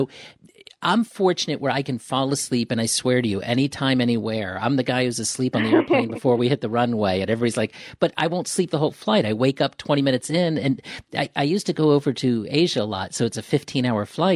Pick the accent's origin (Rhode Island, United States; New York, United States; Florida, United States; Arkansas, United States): Florida, United States; I'm from Florida. So for us, 67 is when we put heavy jackets on.